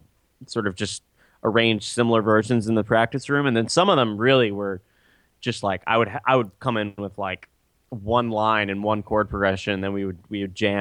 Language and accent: English; Richmond, Virginia, United States; I'm from Richmond, Virginia.